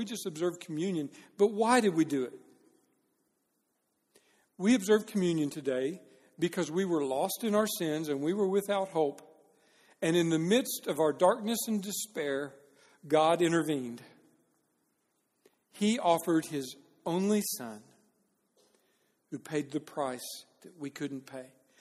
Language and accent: English; Texas, United States; Because I grew up in Texas and they thought that was really funny to try and get the little kids to eat the fried rattlesnake.